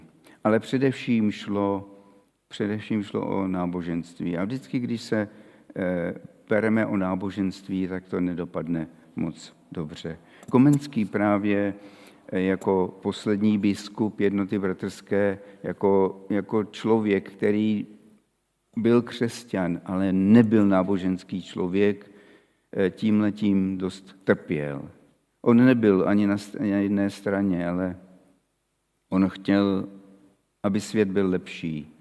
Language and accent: Czech; Trutnov, Hradec Králové Region, Czechia; born there; Bylo to blízko mého rodiště u Trutnova nad Žacléřem na Růžovém paloučku.